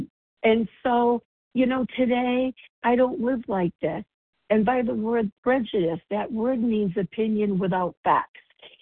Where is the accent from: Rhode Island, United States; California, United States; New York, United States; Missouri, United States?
Rhode Island, United States; I am from Rhode Island, and I'm recovered.